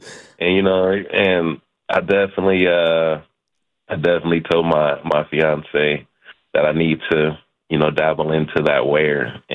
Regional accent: Compton, California, United States; You know, I'm African American. I'm from Compton.

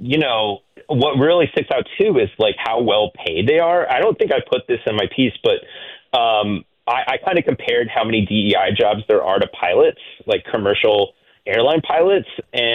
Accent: Illinois, United States; I'm from Central Illinois

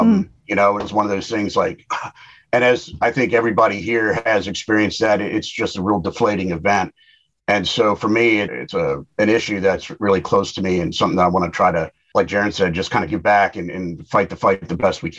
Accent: Maryland, United States; And we're both from Maryland.

